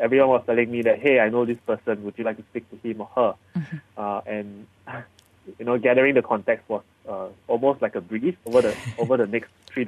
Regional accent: Singapore; as a Singaporean, we don't really see protests very often.

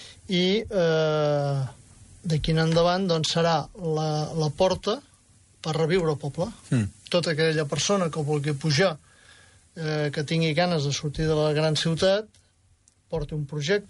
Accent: Sabadell, Catalonia, Spain; also born or lived in Peru; Bé, jo sóc de Sabadell. Mm. Nat a Sabadell.

